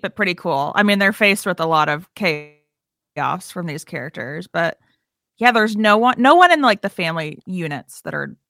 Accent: the South, United States; I think too, because I grew up in the South and there's just a lot of Southern silly NASCAR humor in that.

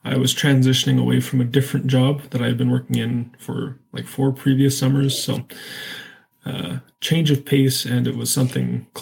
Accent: Fishing Lake Métis Settlement, Alberta, Canada; Yeah, so family, I'm from Region 2. My home community is Fishing Lake Métis Settlement.

